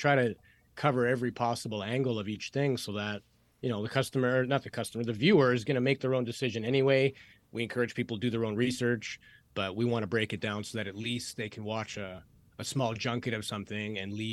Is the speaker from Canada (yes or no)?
yes; Canada; I'm Canadian. He's American.